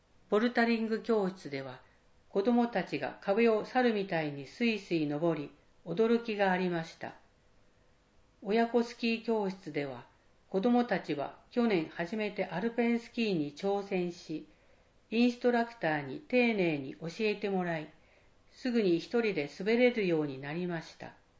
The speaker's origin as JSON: {"language": "Japanese", "town": "Kawanishi", "region": "Niigata", "country": "Japan", "tie": "born or raised there", "lives_now": "Tsunan, Japan", "said": "私の実家は旧川西町であり、妻の実家も十日町市と、二人とも魚沼の空気と水と土地で育ちました。"}